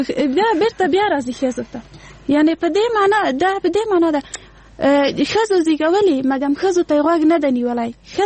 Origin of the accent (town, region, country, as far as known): Afghanistan